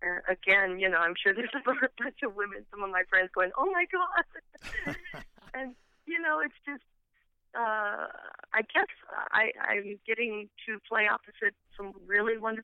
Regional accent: Littleton, Colorado, United States; I was born in Littleton, Colorado, and lived there up until, you know, up through college.

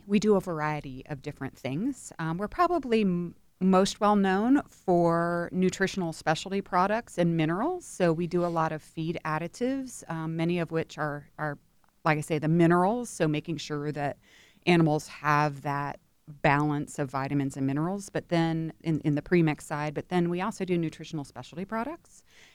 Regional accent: Ohio, United States; No, I'm from Northwest Ohio, but I live in Central Ohio.

